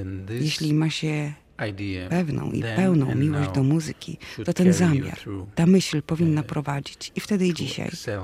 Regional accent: Warsaw, Masovian Voivodeship, Poland; also born or lived in Moscow, Russia; Urodziłem się w Moskwie i zaraz potem wyjechaliśmy do Polski. W 1957 się urodziłem, a przyjechaliśmy tutaj w 1958 roku w ostatniej repatriacji, do której ojciec miał prawo jako przedwojenny obywatel Polski. To trwało około roku. Mieszkaliśmy głównie w Warszawie.

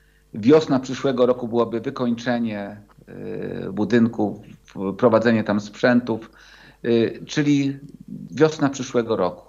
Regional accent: Kraków, Lesser Poland, Poland; Ja z Krakowa przyjechałem tutaj

